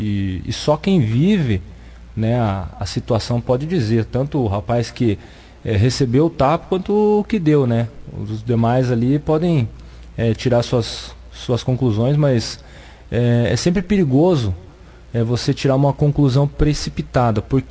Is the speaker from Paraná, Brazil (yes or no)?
yes; Curitiba, Paraná, Brazil; now in Bandeirantes, Brazil; Eu sou de Curitiba, entretanto, eu já estou mais de um ano aqui na região